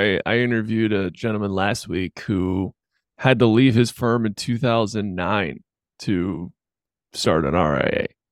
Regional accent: Clearwater, Florida, United States; I was born and raised in Clearwater, Tampa, Florida. So close to my heart.

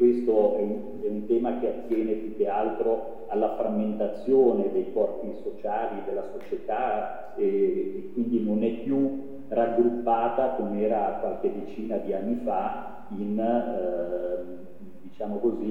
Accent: Morbegno, Lombardy, Italy; io intanto sono di Morbegno e quindi non mi avete pescato molto lontano da dove vi trovate voi.

